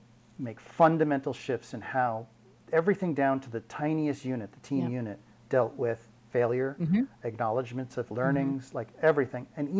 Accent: New York, United States; also born or lived in Los Angeles; Because I'm from New York. I'm a New Yorker.

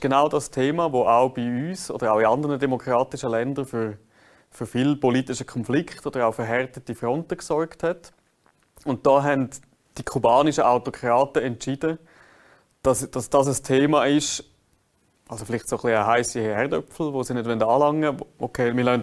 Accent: Switzerland; ich als Schweizer Bürger

